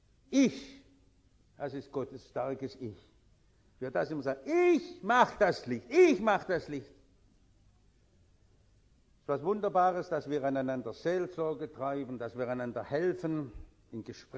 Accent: Baden-Württemberg, Germany; auch als Schwabe sage ich, und ob schon

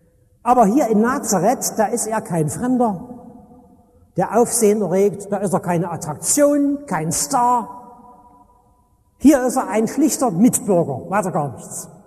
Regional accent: Dresden, Saxony, Germany; Ich bin so halb auf dem Dorf aufgewachsen in Dresden

